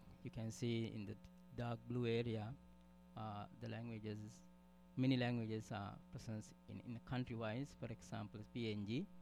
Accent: Sri Lanka; now in Nagoya, Japan; I'm from Sri Lanka, University of Colombo School of Computing. But presently, I'm working with Professor Mikami at Nagoya University in Japan. So I came from Japan today.

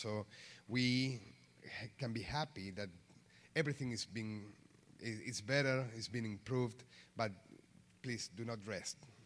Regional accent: Argentina; because I'm from Argentina and I work in this particular region.

